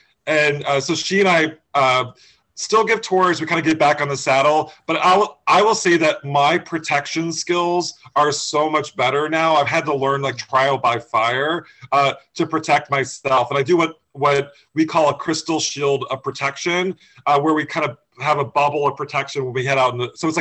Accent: Florida, United States; now in Massachusetts, United States; And I'm not even from Massachusetts, by the way. I'm originally from Florida and I went to college here.

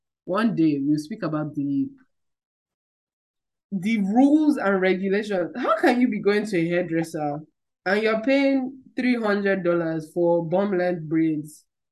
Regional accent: Nigeria; I price my hair. I'm Nigerian. I price my hair before I go and do it.

